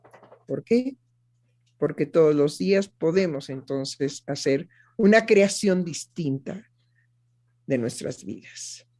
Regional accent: Mexico; tenemos que hacernos como se dice en mi país, en México, de la vista gorda

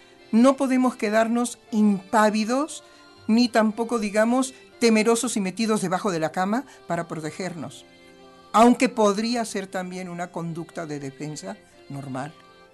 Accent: Mexico; Es mi gente, es mi pueblo, es el sufrimiento de los mexicanos

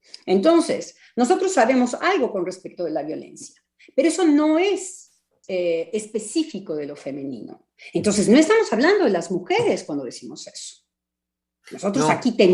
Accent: Mexico; Y como mexicanos, además, tenemos nuestro trabajo analítico con muchos mexicanos.

